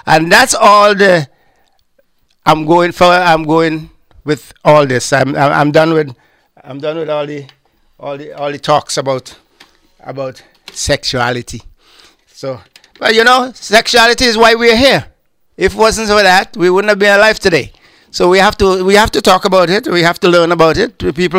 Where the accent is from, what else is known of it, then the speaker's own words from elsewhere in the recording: Grenada; now in Montreal, Canada; And also, I'm from Grenada. I have something here from Grenada.